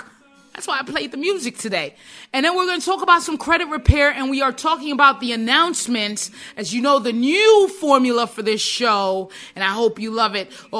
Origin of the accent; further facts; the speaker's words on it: Jamaica; now in United States; We came from Jamaica.